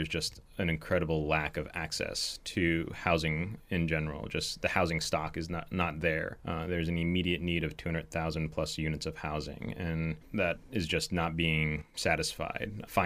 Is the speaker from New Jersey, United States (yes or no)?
yes; Point Pleasant, New Jersey, United States; also born or lived in Montana; I grew up in Point Pleasant, New Jersey, a shore town along the coast of New Jersey. My mom is from Montana, southeastern Montana, from the Northern Cheyenne Reservation, and I grew up kind of between the two places